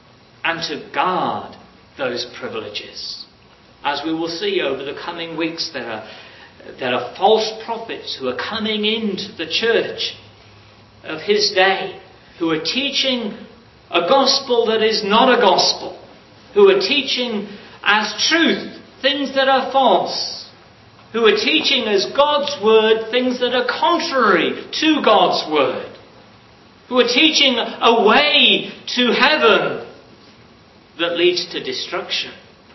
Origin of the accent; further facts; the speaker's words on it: Wales, United Kingdom; When I was a boy growing up in Wales, I was a member of a club